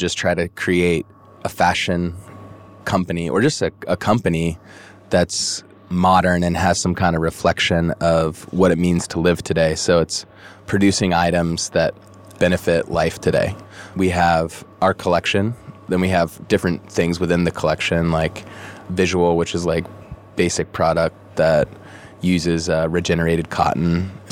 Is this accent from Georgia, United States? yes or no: no; Pismo Beach, California, United States; I grew up in Central California, which is a small town called Pismo Beach. So it's 3 hours south of San Francisco and 3 hours north of Los Angeles.